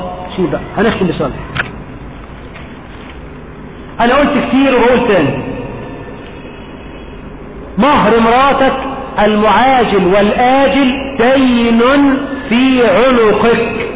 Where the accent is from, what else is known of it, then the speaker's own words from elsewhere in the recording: Egypt; عندنا في مصر يقول لك وسأعطيها